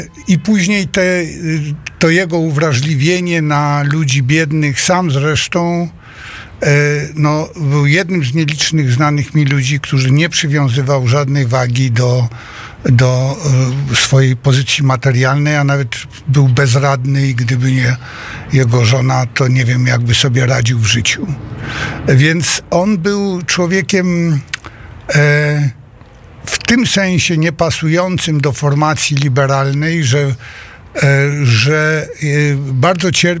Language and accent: Polish; Wrocław, Lower Silesian Voivodeship, Poland; Ja jestem wrocławianinem